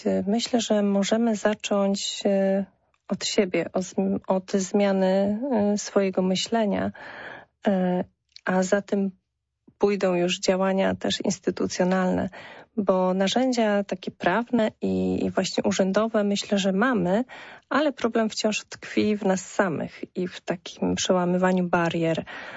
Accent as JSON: {"language": "Polish", "town": "Poznań", "region": "Greater Poland Voivodeship", "country": "Poland", "said": "Jestem dumna, że jestem poznanianką"}